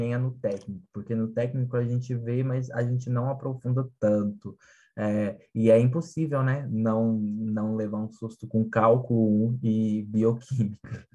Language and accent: Portuguese; Campos Altos, Minas Gerais, Brazil; also born or lived in São Paulo; Então, eu sou de São Paulo, né? Nasci lá em São Paulo. Embora, né, eu tenha sido criado em Minas Gerais, então Campos Altos, né, a cidade onde eu resido atualmente